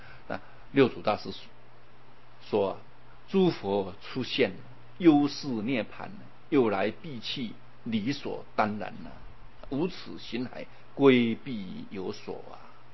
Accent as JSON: {"language": "Chinese", "country": "Taiwan", "said": "我们台湾有这个捡骨的习惯，因为很多我们的祖先呢都是从大陆移民而来的"}